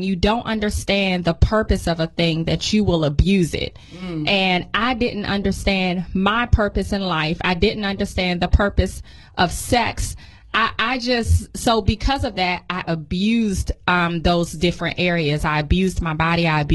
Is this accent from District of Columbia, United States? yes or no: yes; Washington, District of Columbia, United States; I grew up in Washington, D.C. I'm a product of the D.C. public school system.